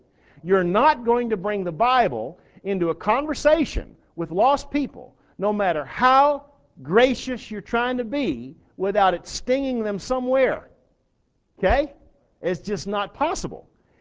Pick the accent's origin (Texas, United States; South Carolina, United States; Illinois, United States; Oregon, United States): Texas, United States; I mean, I'm from Texas. They're all back there or are dead.